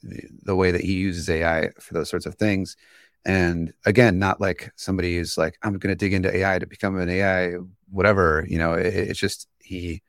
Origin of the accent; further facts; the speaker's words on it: Cleveland, Ohio, United States; I am from Cleveland, and I do web development.